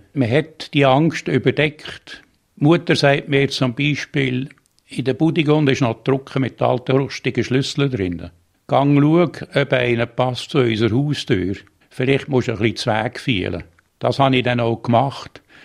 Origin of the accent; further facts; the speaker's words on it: Switzerland; Ich bin im 39 in die 5. Klasse gegangen. Ich bin in Zürchen aufgewachsen.